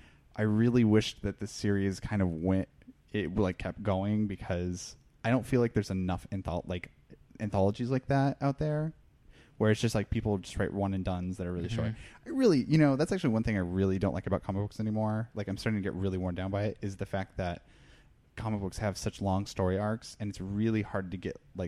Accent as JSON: {"language": "English", "region": "Iowa", "country": "United States", "said": "I'm from Iowa, you jerk."}